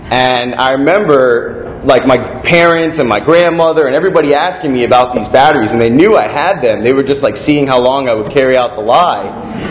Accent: Miami, Florida, United States; I'm from Miami, Florida. I have a twin brother, and we were born to two parents that were lawyers

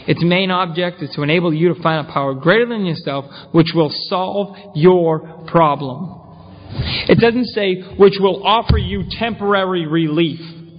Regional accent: Hanson, Massachusetts, United States; I'm a drunk from Hanson, Mass.

